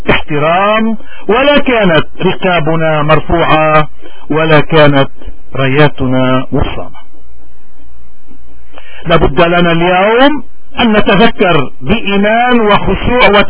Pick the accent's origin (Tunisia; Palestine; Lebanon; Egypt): Lebanon; نحن أبناء لبنان